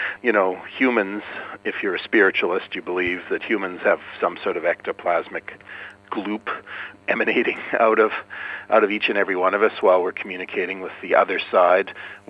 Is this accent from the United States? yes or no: no; Canada; commissioned to make, by the documentary channel back home in Canada, to make a documentary about my hometown